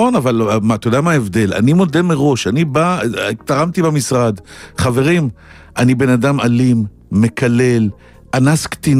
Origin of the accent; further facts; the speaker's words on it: Holon, Tel Aviv District, Israel; וכשאני נתקל בחלאה, אני קורא לה חלאה. ככה אני מחולון, מה לעשות?